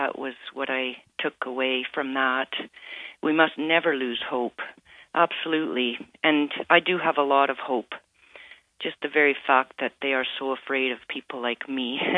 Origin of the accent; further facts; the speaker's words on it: Canada; And I was born and raised in Canada.